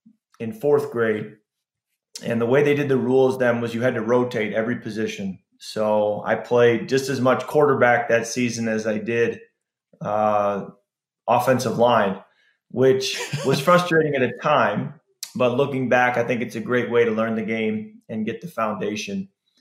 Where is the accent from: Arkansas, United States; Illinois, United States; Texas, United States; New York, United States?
Illinois, United States; So I grew up in the Chicago suburbs, and the Chicago Bears were the team that we all followed.